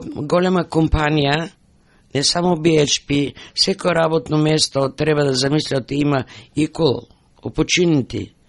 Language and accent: Macedonian; Strumica, Southeastern, North Macedonia; now in Australia; Јас сум од Срумичко, од голема фамилија, јас бек 10-та во фамилијата